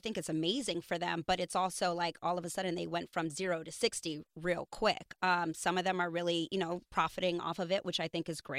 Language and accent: English; New York, United States; I don't know if it's because of I grew up in New York and I'm just someone who's constantly go, go, go.